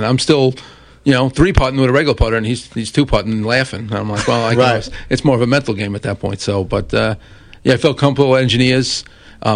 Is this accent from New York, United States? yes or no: yes; Baldwin, New York, United States; Grew up in Baldwin.